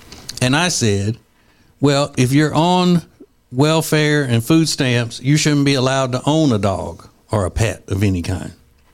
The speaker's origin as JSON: {"language": "English", "region": "Louisiana", "country": "United States", "tie": "born or raised there", "said": "And then growing up in Louisiana, there's so many political things that are just like a circus."}